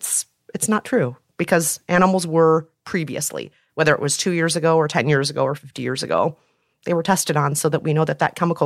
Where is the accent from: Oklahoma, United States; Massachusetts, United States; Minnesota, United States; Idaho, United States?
Minnesota, United States; Minneapolis; right in my hometown of Minneapolis, Minnesota.